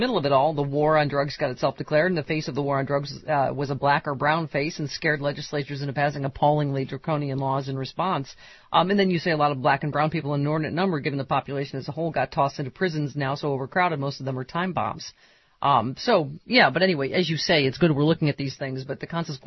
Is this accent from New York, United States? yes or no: yes; Lakeport, New York, United States; Upstate New York, near Lakeport, my hometown.